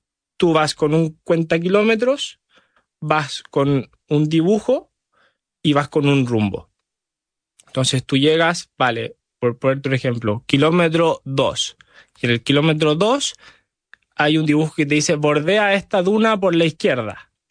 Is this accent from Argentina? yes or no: no; Chile; Desde que vi el Dakar por primera vez cuando era chico, pasaba en Chile.